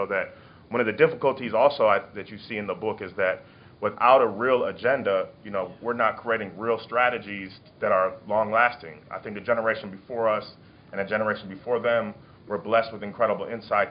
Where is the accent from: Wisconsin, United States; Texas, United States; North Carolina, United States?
Wisconsin, United States; Milwaukee; I grew up in Milwaukee, Wisconsin, and was a jock.